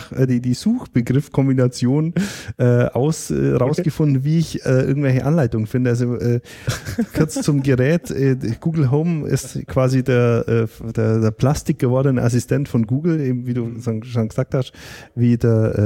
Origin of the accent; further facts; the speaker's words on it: Bavaria, Germany; bei uns im Allgäu.